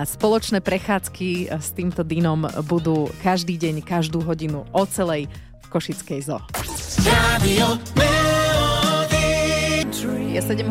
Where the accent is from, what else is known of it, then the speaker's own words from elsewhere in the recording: Žarnovica, Banská Bystrica Region, Slovakia; keď jem, tak som v puberte, je leto, sedím doma v Žarnovici a pozerám sa von oknom